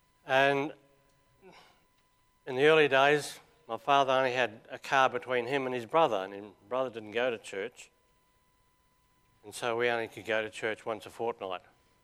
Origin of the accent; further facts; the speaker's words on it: Greymouth, West Coast, New Zealand; In a town called Greymouth, which some of you know, in the South Island of New Zealand, on the west coast. Some people call it the wet coast.